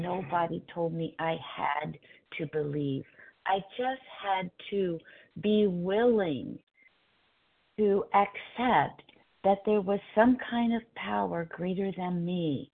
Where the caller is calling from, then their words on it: California, United States; Thank you for remembering I'm from California.